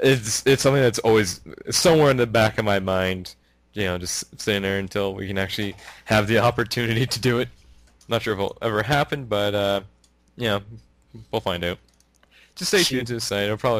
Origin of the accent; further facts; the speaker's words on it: Ontario, Canada; We're from Canada. We're actually all from Ontario.